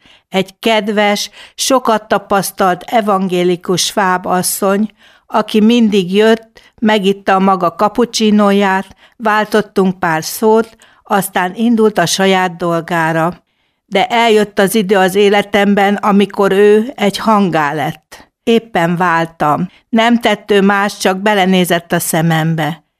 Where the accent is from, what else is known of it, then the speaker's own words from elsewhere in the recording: Szabadszállás, Bács-Kiskun, Hungary; born there; a kiskuhalasi József Attila irodalmi kör tagja. 1962-ben születtem szabadszálláson.